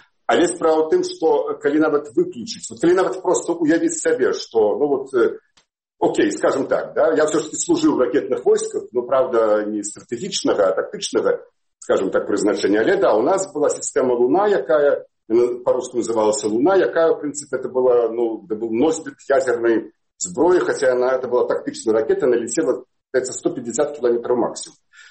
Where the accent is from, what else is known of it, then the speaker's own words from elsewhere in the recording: Belarus; такие мы ширые белорусы